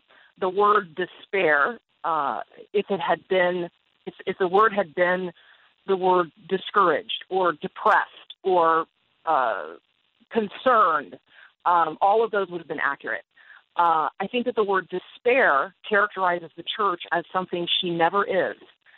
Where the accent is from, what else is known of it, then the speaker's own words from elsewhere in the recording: Tampa, Florida, United States; also born or lived in Hilton Head, United States; So I grew up in Tampa. I went to the University of Florida. I've lived in Northeast Georgia and on Hilton Head in South Carolina.